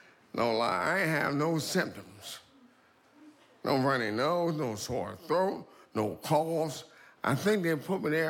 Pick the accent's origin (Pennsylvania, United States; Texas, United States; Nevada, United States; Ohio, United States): Pennsylvania, United States; Philadelphia; I'm from South Philly.